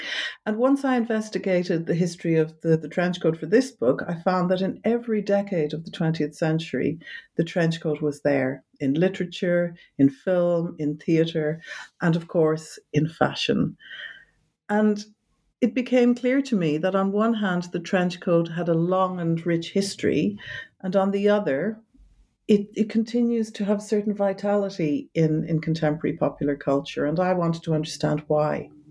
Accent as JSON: {"language": "English", "country": "Ireland", "said": "and originally I'm from Ireland."}